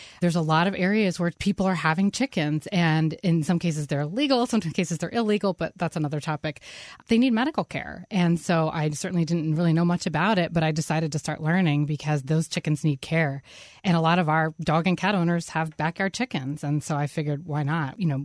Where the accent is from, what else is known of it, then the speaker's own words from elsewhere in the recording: Wayne, Pennsylvania, United States; So I grew up in Wayne. So I've really lived here more or less my whole life.